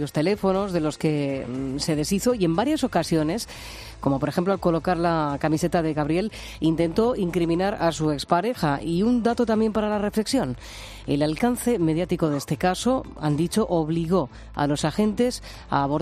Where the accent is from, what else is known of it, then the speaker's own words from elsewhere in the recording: Alcoy, Valencian Community, Spain; yo soy de Alcoy y estudié en Valencia.